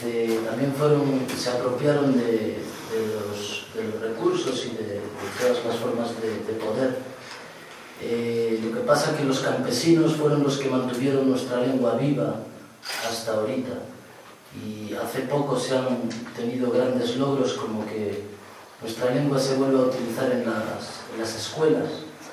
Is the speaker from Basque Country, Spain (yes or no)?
no; Galicia, Spain; llegamos desde Galicia. Galicia es un pueblo con una historia pues muy larga ya, una historia propia.